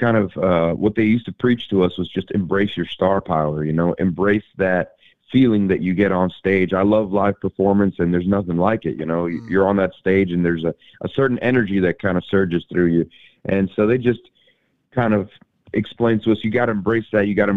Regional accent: Miami, Florida, United States; but I grew up in Miami, Florida. I'm second generation Cuban American. My grandparents came over from Cuba after the Castro regime took over.

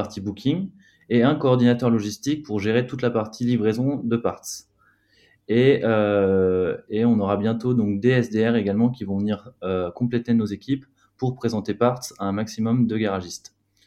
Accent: Tours, Centre-Val de Loire, France; now in Paris, France; donc j'ai 28 ans, je suis originaire de Tours et maintenant j'habite dans le petit quartier des Abbesses, donc je suis assez fier de mon quartier, je m'y sens super bien.

